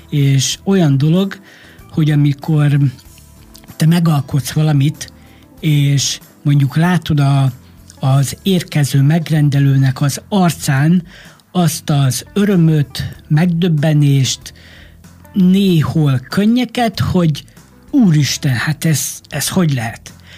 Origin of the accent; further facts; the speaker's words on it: Mór, Fejér, Hungary; born there; Mórváros lakosa vagyok, ott születtem